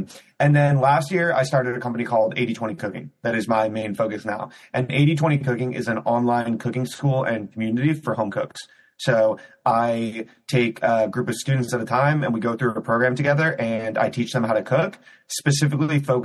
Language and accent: English; Cleveland, Ohio, United States; In terms of my background and story, so I grew up in Cleveland, Ohio.